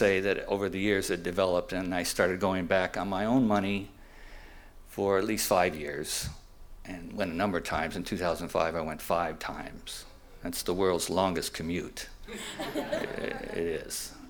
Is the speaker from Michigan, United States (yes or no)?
yes; Michigan, United States; now in San Diego, United States; I get bored, but I came here in 1977 from Michigan, San Diego